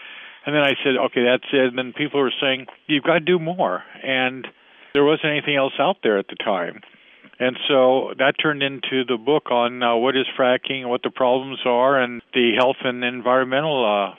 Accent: California, United States; now in Pennsylvania, United States; When I think of timbering, you know, I'm a Californian.

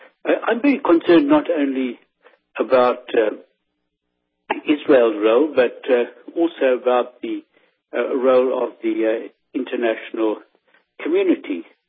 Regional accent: South Africa; I'm a South African

